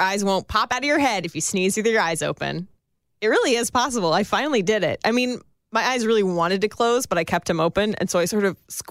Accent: California, United States; I grew up in Northern California.

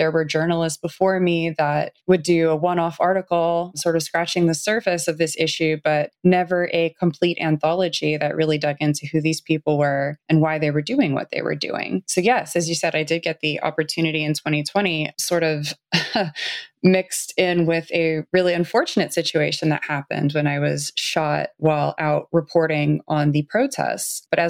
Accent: Los Angeles, California, United States; I grew up in the Los Angeles area, and growing up, I mean, it was just something that people knew about in certain areas.

